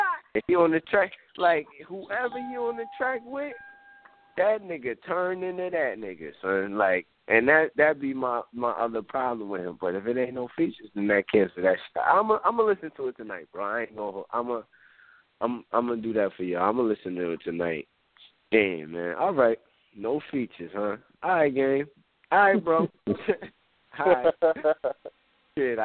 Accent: New York, United States; you know, I'm from New York, it just put me in a whole new fucking era.

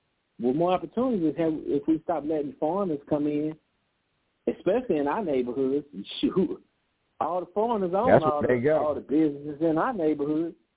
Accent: St. Louis, Missouri, United States; Just like growing up in North St. Louis, I had to play the cards I was dealt. I wasn't born in a rich, well-to-do neighborhood.

